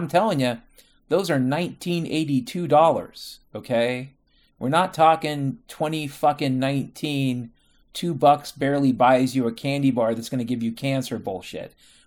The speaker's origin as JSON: {"language": "English", "town": "Mount Vernon", "region": "Washington", "country": "United States", "tie": "born or raised there", "said": "I grew up in Mount Vernon, Washington, okay? Not Chicago, not New York City."}